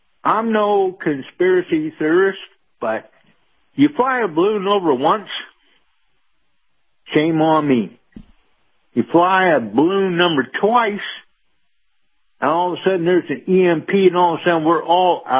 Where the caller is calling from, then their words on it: Sarasota, Florida, United States; in Sarasota.